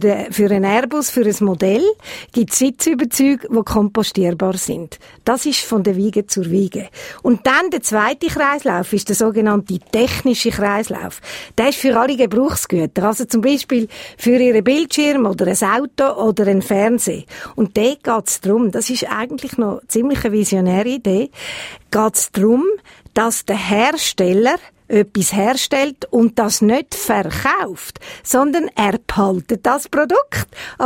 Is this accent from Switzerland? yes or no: yes; Switzerland; bei uns in der Schweiz